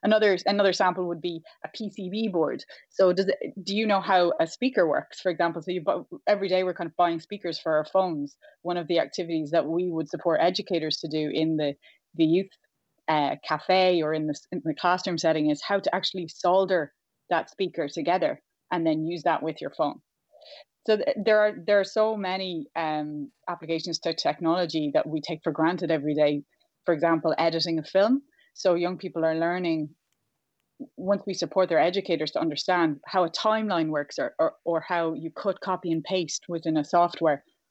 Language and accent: English; County Galway, Ireland; born or raised there